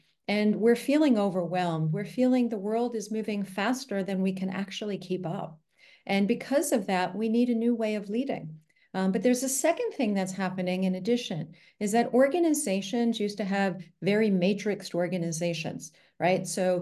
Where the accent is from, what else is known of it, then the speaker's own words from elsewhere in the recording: Hauppauge, New York, United States; moved away as an adult; also born or lived in Manhattan; now in Basel, Switzerland; So I am from Basel. I'm living in Basel, Switzerland. I'm originally from Hauppauge, New York, and lived in Manhattan for many years. But about 10 years ago, I moved over to Switzerland for a job.